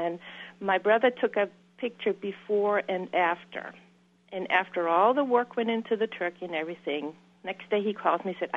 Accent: Germany; And I'm from Germany.

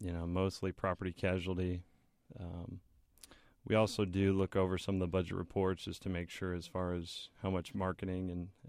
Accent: Champaign, Illinois, United States; I'm a Burnham Hospital product, born and raised in Champaign.

